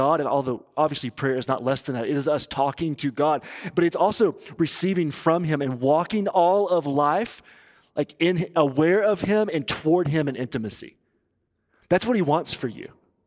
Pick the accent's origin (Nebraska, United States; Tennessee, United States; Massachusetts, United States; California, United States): Tennessee, United States; I grew up in East Tennessee, and family experiencing material poverty and abuse